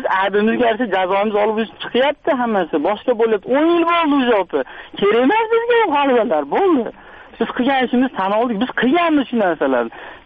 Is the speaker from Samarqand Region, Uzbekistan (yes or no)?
no; Andijan, Andijan Region, Uzbekistan; born there; 1986-yil tug'ilganman, Andijon shahrida, Cholguzarda yashayman.